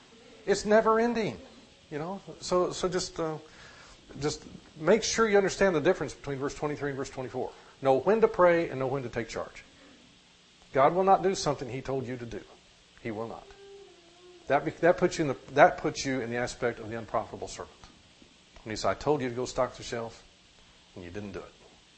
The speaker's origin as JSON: {"language": "English", "region": "Missouri", "country": "United States", "said": "I'm from Missouri. Show me. Show me. You know, I'm from the state whose animal is a, for nicer terms, a mule, okay?"}